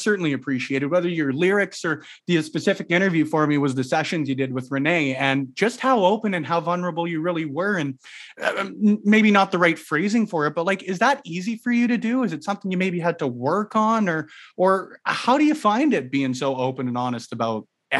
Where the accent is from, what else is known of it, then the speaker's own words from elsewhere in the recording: Canada; We're proudly Canadian, man.